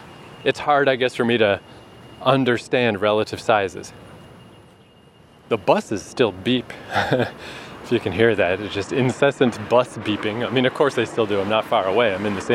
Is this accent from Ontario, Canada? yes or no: no; New Brunswick, Canada; But I'm from one of the smaller ones. I'm from New Brunswick, which is between Quebec, which is huge, and Nova Scotia, which is much smaller, but Nova Scotia is still way bigger than New Brunswick.